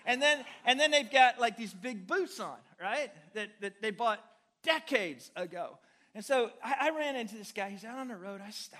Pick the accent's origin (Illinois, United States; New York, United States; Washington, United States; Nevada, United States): Illinois, United States; Du Quoin; I grew up in DuQuoin, Illinois, but I grew up in town.